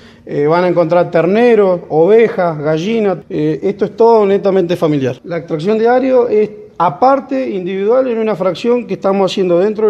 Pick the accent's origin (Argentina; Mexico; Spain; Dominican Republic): Argentina; El Bolsón, Río Negro; Sí, tengo domicilio, tengo casa acá, o sea, yo soy de acá del Bolsón.